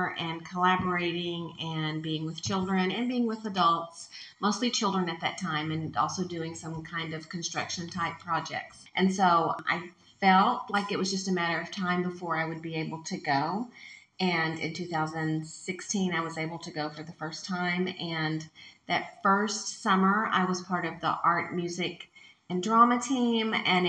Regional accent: Grapevine, Texas, United States; I'm a teacher from Grapevine, Texas

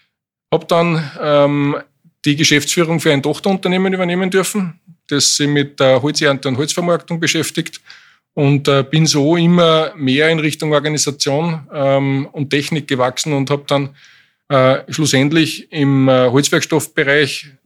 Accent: Lower Austria, Austria; Ecker-Getränke ist für mich als Niederösterreicher natürlich ein großer Begriff. Marken, mit denen ich in der Kindheit aufgewachsen bin, werden da produziert.

